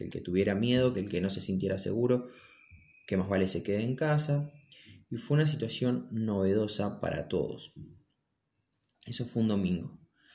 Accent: Argentina; hace más o menos 2 semanas y media que en mi país, Argentina, se declaró el confinamiento forzoso.

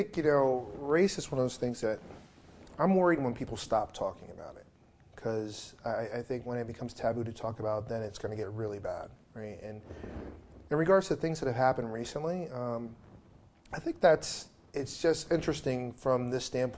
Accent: Newburgh, New York, United States; especially growing up in Newburgh, New York, when I would hang out.

